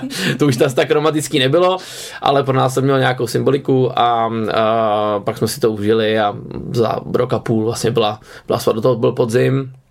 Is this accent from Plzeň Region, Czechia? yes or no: no; Prague, Czechia; jsme oba dva z Prahy, což je důležitá věc, to je důležitá věc.